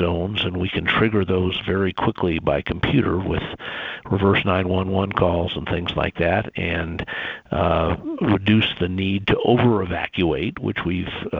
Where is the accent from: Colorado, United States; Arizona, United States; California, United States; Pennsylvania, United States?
Colorado, United States; Colorado Springs; I grew up in Colorado Springs.